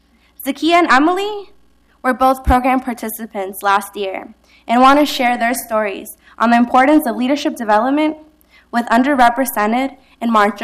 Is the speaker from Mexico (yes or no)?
yes; Mexico; now in United States; Going back to Mexico to visit my hometown wasn't even an option.